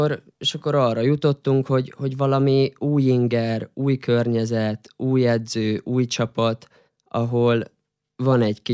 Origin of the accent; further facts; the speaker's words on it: Senta, Vojvodina, Serbia; Zentán is töltöttem úgy a eddigi fiatalságom meghatározó részét. Ott nőttem fel 6 éves koromtól egészen 20 éves koromig. Ott jártam ki az általános iskolát, a gimnáziumot.